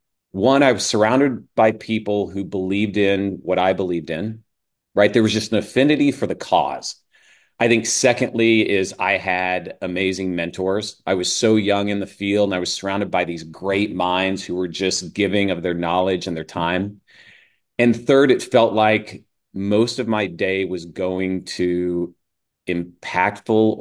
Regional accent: Midwest, United States; I grew up in the Midwest. I was lived on a farm when I was a kid.

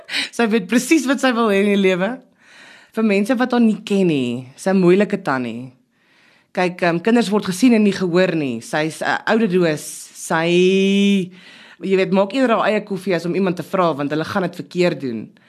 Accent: Benoni, Gauteng, South Africa; Ek het in Benoni groot geword.

